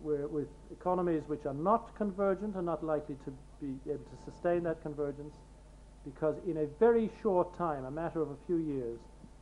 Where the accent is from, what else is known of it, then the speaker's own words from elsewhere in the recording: Ireland; as an Irishman.